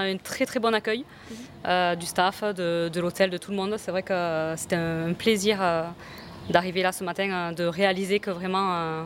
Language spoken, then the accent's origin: French; Toulouse, Occitanie, France; also born or lived in Frégouville; Moi je suis du Gers, de Frégouville. Mais en fait on a grandi toutes les deux sur Toulouse